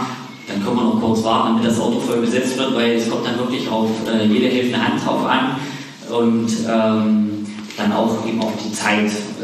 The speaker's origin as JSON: {"language": "German", "region": "Thuringia", "country": "Germany", "said": "Und wir Eichsfelder sind ja nicht nur für unseren Glauben bekannt und für unsere gute Wurst, sondern eben auch dafür, dass wir sehr heimatverbunden sind."}